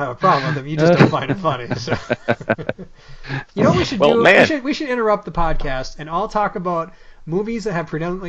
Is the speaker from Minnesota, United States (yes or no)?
yes; Minneapolis, Minnesota, United States; we're from Minneapolis.